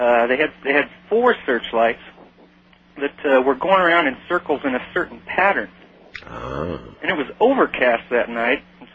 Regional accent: Nebraska, United States; About 8 or 9 years ago, in my hometown, which is in central Nebraska

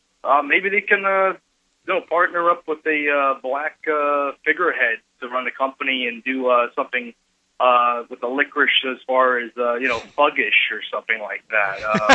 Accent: the South, United States; I got to get back to my roots. I was raised in the South, and, this is becoming beyond the pale.

